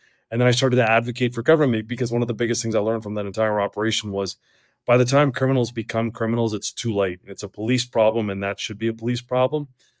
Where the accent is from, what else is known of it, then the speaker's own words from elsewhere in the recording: Canada; born there; I'm a Canadian born person. And I speak very clearly.